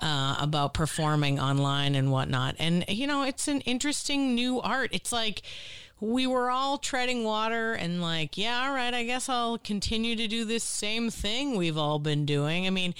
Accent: Boston, Massachusetts, United States; Years ago, like when I was growing up, I'm from Boston, and my mom was like part of the Boston Teachers Union.

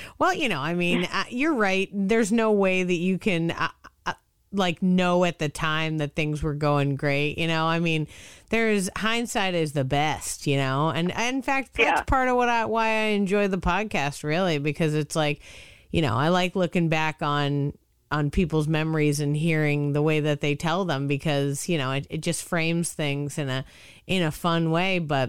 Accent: Boston, Massachusetts, United States; I grew up in Boston, so, like, it was the big city to go to.

